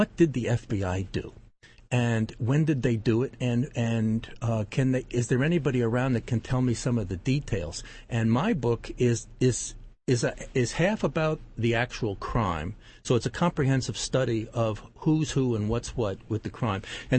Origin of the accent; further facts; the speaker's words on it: New York, United States; moved away as an adult; now in Pacific Northwest, United States; I grew up in New York on Long Island, and I moved in 1990 to the Northwest.